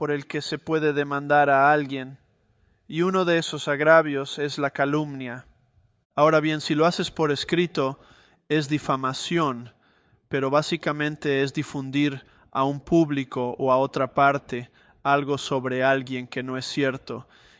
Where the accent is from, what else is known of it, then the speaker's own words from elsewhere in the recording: California, United States; Yo soy de California y cuando crecí vimos innumerables incendios forestales.